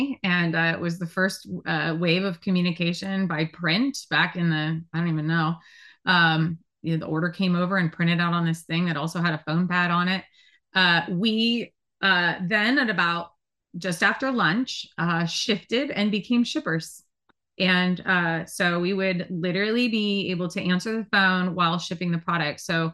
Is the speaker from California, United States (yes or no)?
yes; California, United States; So because I was from the Silicon Valley and Apple Computer was literally born like less than a couple miles from my parents' house, I had a lot of computer experience as compared to my peers.